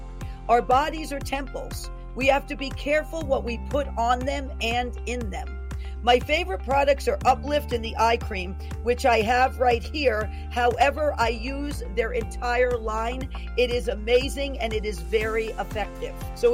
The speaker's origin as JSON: {"language": "English", "region": "New York", "country": "United States", "tie": "born or raised there", "said": "He has me literally raised up, born and bred in New York, in the city, out of the Bronx, stationed in New York for this time."}